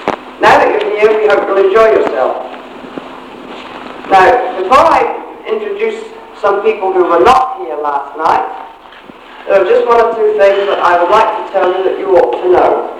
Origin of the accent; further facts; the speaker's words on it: Scotland, United Kingdom; I'm from Scotland, remember.